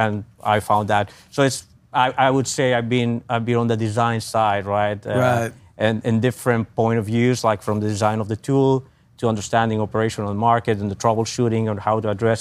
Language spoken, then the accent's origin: English; Venezuela; I'm originally from Venezuela as well, the western side of it.